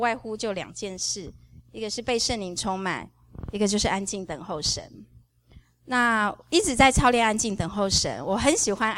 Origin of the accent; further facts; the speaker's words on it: Taiwan; now in Dallas, United States; 好像我们从小在台湾长大